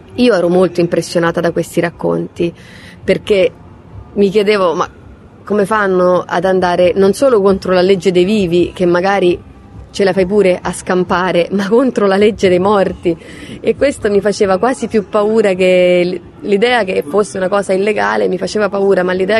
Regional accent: Etruria, Italy; Sono cresciuta in Etruria, diciamo, in una regione bella e fragile che è l'Etruria, cioè quell'incrocio tra Umbria, Lazio e Toscana, dove neanche gli accenti si distinguono bene

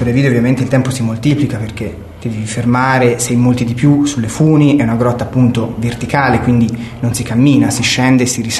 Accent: Lucca, Tuscany, Italy; Perché io sono di quelle zone, sono di Lucca

